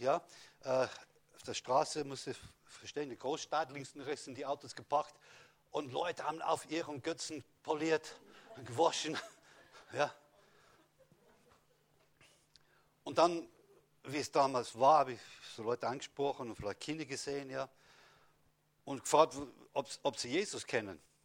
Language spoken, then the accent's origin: German; London, United Kingdom; Ich bin aus Großbritannien, dort geboren, in der Stadt London. Als ich ein Kind war, war mehr Gottesfurcht als heute in dem Land.